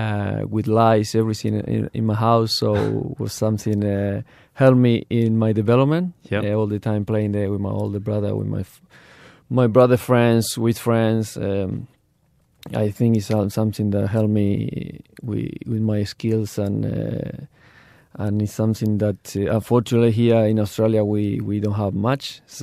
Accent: Argentina; English is a second language; Yes, I grew up in Argentina. I started playing football when I was 4 years old.

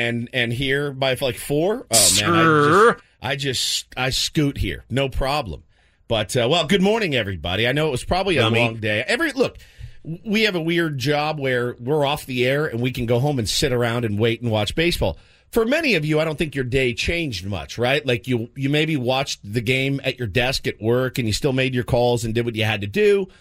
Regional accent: the South, United States; I grew up in the South Pole. I would like to let them do whatever they want in the South. I cannot even claim it anymore.

